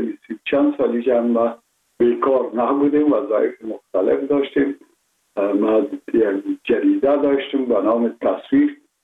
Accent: Kabul, Afghanistan; من متولد شهر کابل هستم، اصلا تاجک و از شهر کولی کابل که از پدر از کابل هستم.

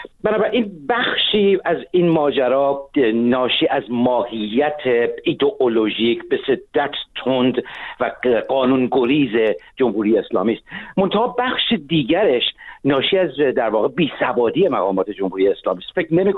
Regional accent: Iran; عرض کردم به عنوان یک ایرانی از منظر یک غربی

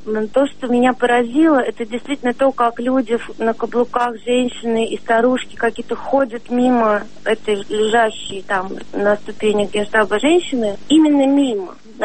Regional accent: Russia; я художник из России, просьба меня воспринимать как художника из России.

